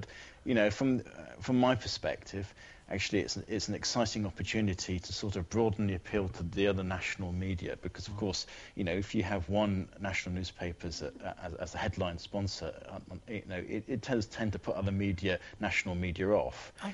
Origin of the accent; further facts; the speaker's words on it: Scunthorpe, Yorkshire and the Humber, United Kingdom; born there; I was born in Scunthorpe, which is not that far away, really.